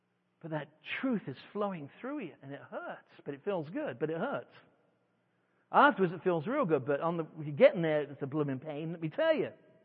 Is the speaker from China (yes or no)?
yes; China; now in United States; I come from China. Now I'm back in America, Christian nation.